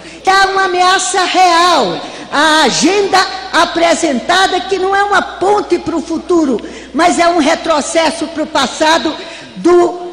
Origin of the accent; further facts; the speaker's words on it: Minas Gerais, Brazil; como eu, mineira, registro